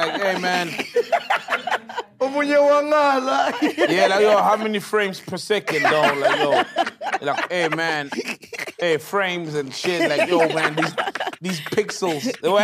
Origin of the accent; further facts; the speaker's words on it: South Africa; Especially we're from South Africa.